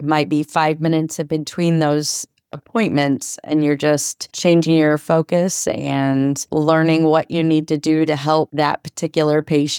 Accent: Roanoke, Indiana, United States; I moved back to the area. I'm originally from Roanoke and the Huntington area, and my mom lives in Akron, and I spent some time in Akron in my early 20s

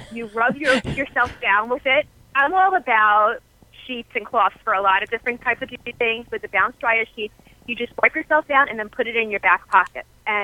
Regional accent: Coney Island, New York, United States; I grew up in Coney Island. As hard for a New Yorker girl can get.

